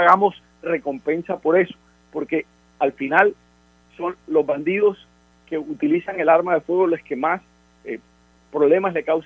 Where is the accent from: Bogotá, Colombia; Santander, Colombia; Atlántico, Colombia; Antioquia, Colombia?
Atlántico, Colombia; Barranquilla; la manera como los barranquilleros vemos a la ciudad